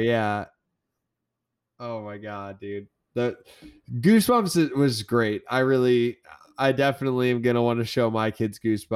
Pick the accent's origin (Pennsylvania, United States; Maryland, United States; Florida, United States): Florida, United States; for me because I am from Florida.